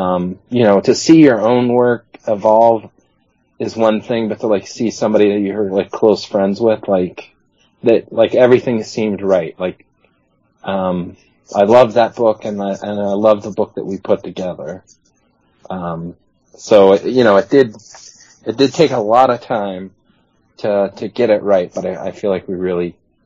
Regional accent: West Virginia, United States; I'm originally from West Virginia

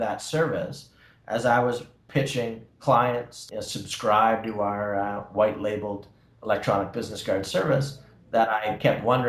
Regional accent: Toronto, Ontario, Canada; also born or lived in Russia; I'm from Toronto originally, and I've spent the majority of my career doing entrepreneurial ventures. I was in Russia for about 7 years.

